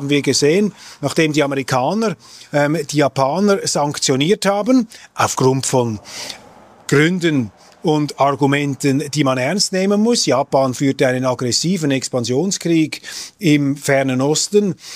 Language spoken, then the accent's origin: German; Switzerland; Also ich bin Schweizer, ich will mich da auch nicht zu sehr einmischen.